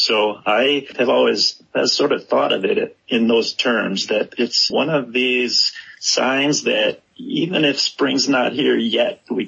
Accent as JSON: {"language": "English", "region": "Wisconsin", "country": "United States", "tie": "born or raised there", "said": "I grew up in Racine County, and the metro Milwaukee area was always part of our life."}